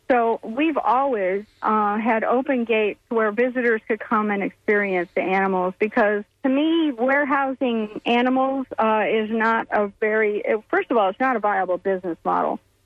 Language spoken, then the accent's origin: English; Illinois, United States; up in Illinois, up by the Chicago area, the suburbs of Chicago.